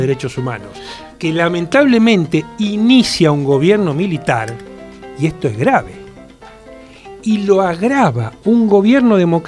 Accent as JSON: {"language": "Spanish", "country": "Argentina", "said": "Yo soy un ciudadano argentino"}